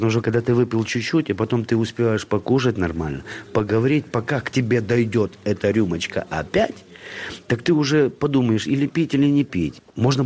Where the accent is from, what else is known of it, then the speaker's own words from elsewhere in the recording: Ivano-Frankivsk Oblast, Ukraine; У нас на Западной Украине, а я родом из Ивано-Франковской области